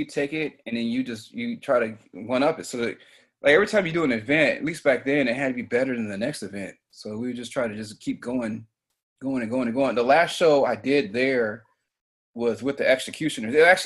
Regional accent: St. Louis, Missouri, United States; My mother is, we're from St. Louis, Missouri, man.

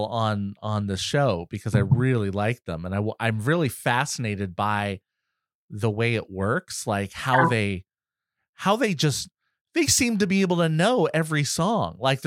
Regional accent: Boston, Massachusetts, United States; And I say, well, I'm from Boston, where we talk trash to your face and then say nice things behind your back.

